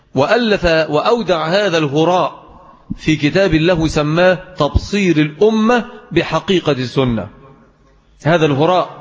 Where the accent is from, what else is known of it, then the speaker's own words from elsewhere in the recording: Mansoura, Dakahlia, Egypt; وهذا أمر لا نفتخر به ولكن نذكره لأنه مذمة في بلدنا المنصور